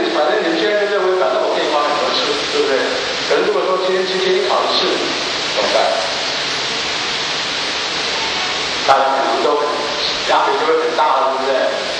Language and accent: Chinese; China; 我们中国人，我记得我小时候从来不会说你好